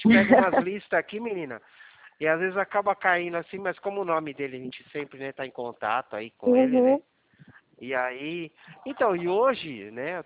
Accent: Atibaia, São Paulo, Brazil

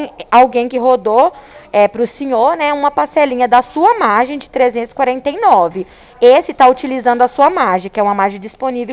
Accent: Minas Gerais, Brazil; now in Ribeirão Preto, Brazil; Eu sou mineira.

